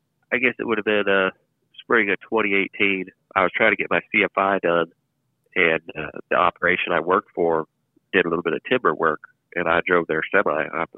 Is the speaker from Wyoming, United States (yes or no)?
yes; Douglas, Wyoming, United States; moved away as an adult; I'm originally from Douglas, Wyoming, born and raised. I left Wyoming when I was about 19, moved out to Illinois